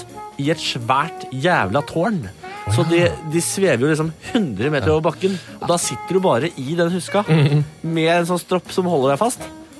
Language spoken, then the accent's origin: Norwegian; Moss, Østfold, Norway; Jeg er jo fra Moss.